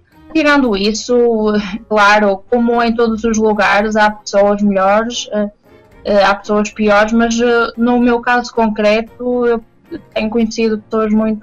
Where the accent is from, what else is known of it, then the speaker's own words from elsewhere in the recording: Portugal; quando eu digo que sou portuguesa